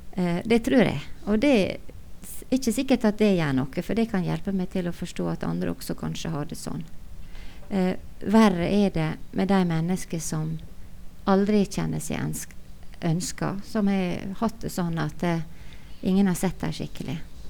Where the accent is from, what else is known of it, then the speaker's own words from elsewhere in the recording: Volda, Møre og Romsdal, Norway; Det stemmer, jeg vokste opp inn i Volda og bodde der til jeg var 20 år.